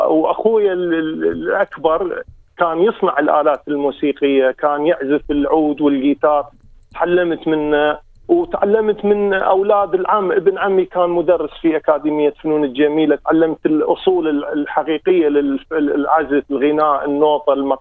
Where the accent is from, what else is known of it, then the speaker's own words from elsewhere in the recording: Iraq; also born or lived in Kirkuk / Haditha / Baghdad; أنا من مواليد كركوك، بعدين عشت في حديثة، منطقة حديثة، وبعدين في بغداد.